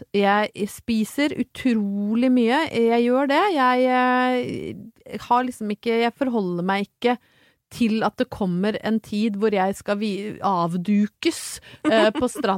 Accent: Brøttum, Innlandet, Norway; når jeg vokste opp på Brøttum

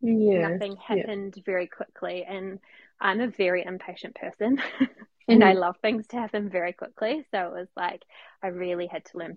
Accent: Hamilton, Waikato, New Zealand; We are from Hamilton.

